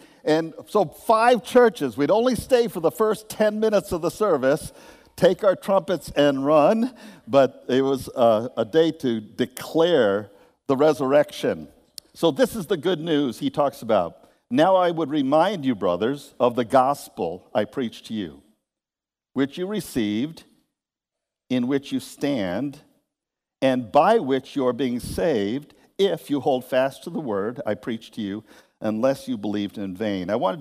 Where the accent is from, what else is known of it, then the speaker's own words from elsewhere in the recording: Hartford, Connecticut, United States; growing up in the Hartford area, I played with a group of trumpet players